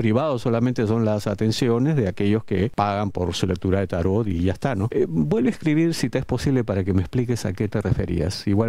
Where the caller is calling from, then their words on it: Buenos Aires Province, Argentina; yo le hablo de la provincia de Buenos Aires